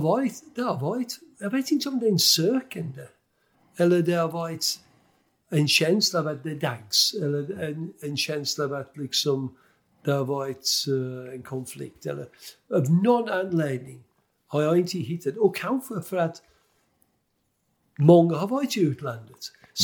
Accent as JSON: {"language": "Swedish", "town": "Birmingham", "region": "West Midlands", "country": "United Kingdom", "tie": "born or raised there", "second_language": "Swedish", "said": "jag växte upp på Villa Park."}